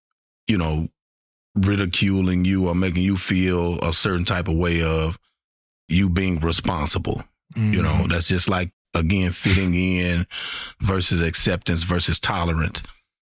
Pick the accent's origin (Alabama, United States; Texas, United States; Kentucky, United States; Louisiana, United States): Louisiana, United States; Shreveport; No, Louisiana, perhaps. I'm from Shreveport, Louisiana.